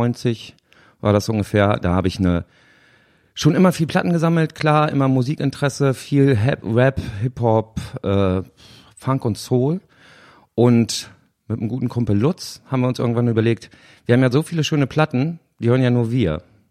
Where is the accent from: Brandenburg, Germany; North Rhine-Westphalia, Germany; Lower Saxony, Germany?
Lower Saxony, Germany; Gehrden; also born or lived in Plön / Lübeck; now in Kiel, Germany; ich bin in einer Kleinstadt in der Nähe von Hannover geboren, in Gehrden, habe da 19 Jahre gelebt. Dann hat es mich nach Plön verschlagen zum Zivildienst. Dann habe ich mal kurz in Lübeck gewohnt, 6 Jahre. Und jetzt wohne ich seit 2000 in Kiel.